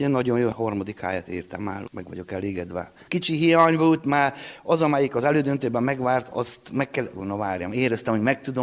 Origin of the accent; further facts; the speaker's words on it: Felsőrákos, Covasna, Romania; Felső Rákosi, 1959-ben születtem.